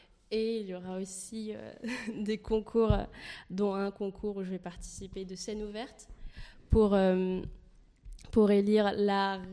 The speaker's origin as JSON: {"language": "French", "town": "Barranquilla", "region": "Atlántico", "country": "Colombia", "tie": "born or raised there", "second_language": "French", "said": "je suis colombienne, du coup, ça fait que dans ma ville natale, enfin, Barranquilla"}